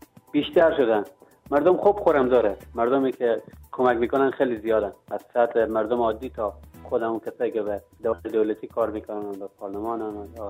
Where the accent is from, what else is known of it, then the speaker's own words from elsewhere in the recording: Afghanistan; moved away as an adult; now in Iran; از اون روز اولی که من از افغانستان ویزه ایران گرفتم آمدم ایران، از همون روز من دلم برای خانواده من تنگ شد